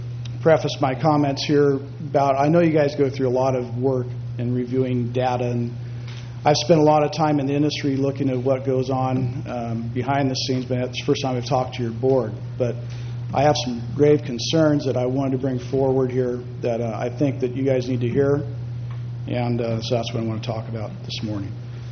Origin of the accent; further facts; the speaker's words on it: Salinas, California, United States; Does that disqualify for me addressing somebody if I'm from Salinas?